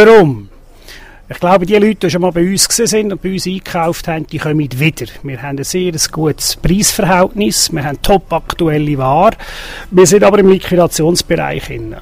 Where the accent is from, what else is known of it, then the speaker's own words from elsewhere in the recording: Eschenbach, Lucerne, Switzerland; Ursprünglich bin ich Eschenbacher. Also ich bin in Eschenbach in die Schule, ich bin in Eschenbach aufgewachsen und ich habe meine Kollegen viel von Eschenbach. Heute wohne ich mit der Familie in Hochdorf.